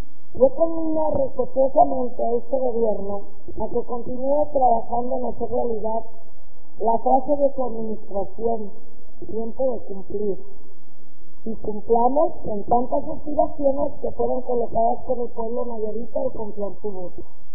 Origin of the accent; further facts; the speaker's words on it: Acaponeta, Nayarit, Mexico; Yo deseo dar resultados en mi zona norte, que yo soy de Acaponeta, lo repito